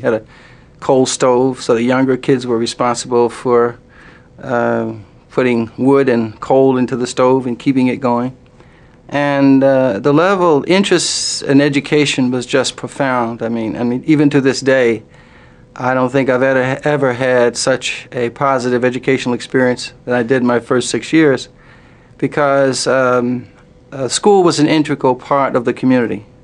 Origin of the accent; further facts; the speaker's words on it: Philadelphia, Pennsylvania, United States; I grew up in South Philadelphia. We didn't realize it was segregated. All we knew is that our neighborhood was all black